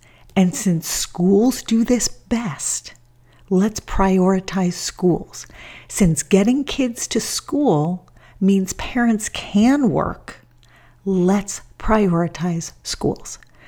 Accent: Los Angeles, California, United States; In my hometown of Los Angeles, I am very, very loud about the following fact.

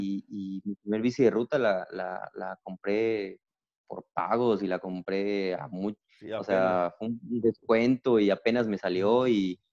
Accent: Cozumel, Quintana Roo, Mexico; Decir que soy de Cozumel es una buena presentación para mí. Sí. Y de hecho, yo así me presento. … de Cozumel.

